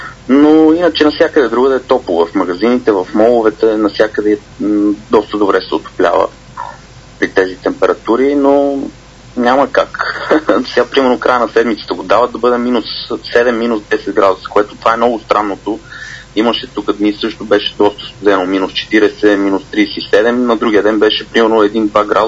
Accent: Sofia, Sofia City, Bulgaria; moved away as an adult; now in Regina, Canada; 8600 или 8700 километра от София точно до Риджайна. Първото това, което направих като дойдох да видя от родния ми град колко е далече.

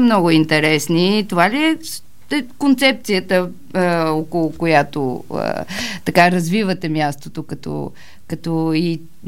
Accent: Burgas, Burgas Province, Bulgaria; аз като една бургазлийка трябва да кажа, че имам спомени от един фестивал на Султа

